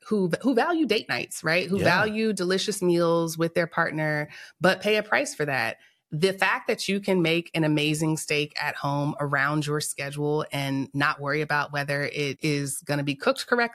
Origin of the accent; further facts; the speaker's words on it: Texas, United States; It does. And I'm from Texas.